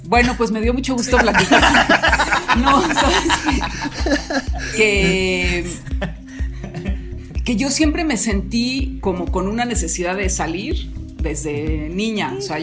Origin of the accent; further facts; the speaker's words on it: Mexico; yo me pasé toda mi infancia en México.